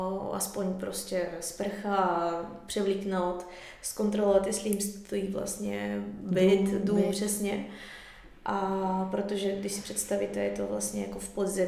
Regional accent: Kharkiv, Kharkiv Oblast, Ukraine; Czech is a second language; now in Czechia; Já jsem z Charkova, z východní Ukrajiny, to je vlastně hranice s Ruskem.

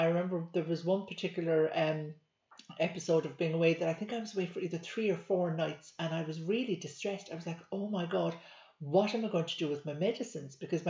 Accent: Munster, Ireland; I'm actually based in Ireland. I'm Irish, and I am down in a county called Cork.

